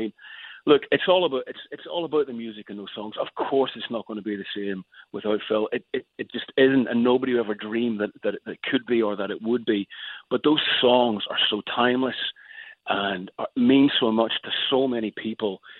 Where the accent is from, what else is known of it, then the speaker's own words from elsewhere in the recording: Northern Ireland, United Kingdom; And as a kid growing up in Northern Ireland, we were so starved at that time of bands coming over to play